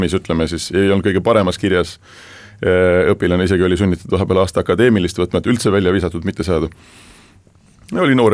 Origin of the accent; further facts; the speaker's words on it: Saare County, Estonia; Ma olen väga uhke selle üle, et ma olen üles kasvanud Saaremaal ja tõesti ainuke, mida ma oma elus mäletan, on Saaremaalt.